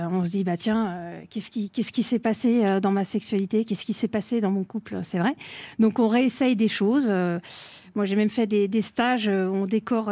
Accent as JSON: {"language": "French", "town": "Versailles", "region": "Île-de-France", "country": "France", "said": "Mais finalement, ça m'arrange parce que comme je viens de Versailles, rapidement, on me compare à quelqu'un."}